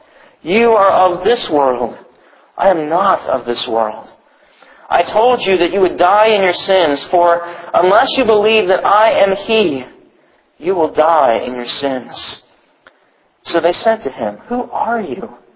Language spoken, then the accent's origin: English; Columbus, Ohio, United States; also born or lived in Dayton, United States; born in Dayton, Ohio. I grew up in Columbus, Ohio.